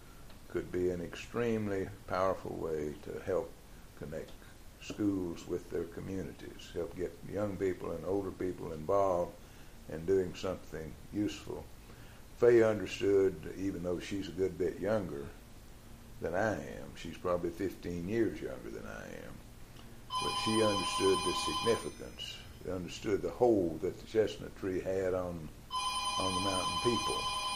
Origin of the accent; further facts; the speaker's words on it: Hazard, Kentucky, United States; I was born in Hazard, Kentucky, in the mountains in 1929. And I lived in town